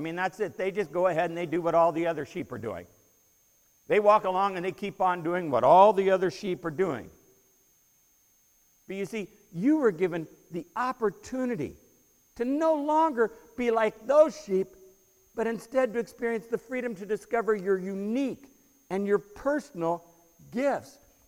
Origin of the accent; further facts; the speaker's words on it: Long Beach, California, United States; I didn't grow up around sheep. I grew up in Long Beach, and a sheep was someone who went to Milliken instead of Wilson.